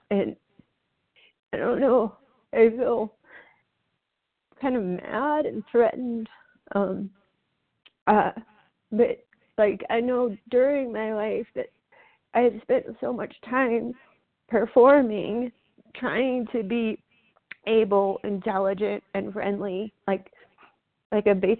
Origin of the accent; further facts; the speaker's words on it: Colorado, United States; from Colorado, and this is my first meeting.